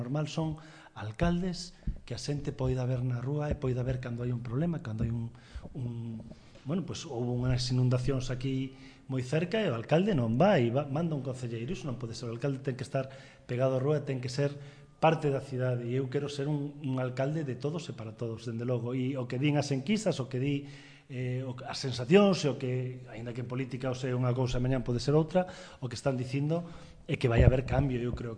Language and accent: Galician; Pontevedra, Galicia, Spain; tivemos os que nacemos en Pontevedra a sorte de nacer e de vivir en Pontevedra